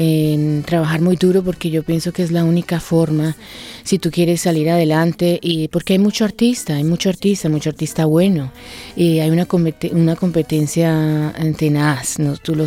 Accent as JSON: {"language": "Spanish", "country": "Colombia", "said": "como colombiana y como mucha y como nuestro pueblo latinoamericano, Carlos, somos el resultado de varias culturas"}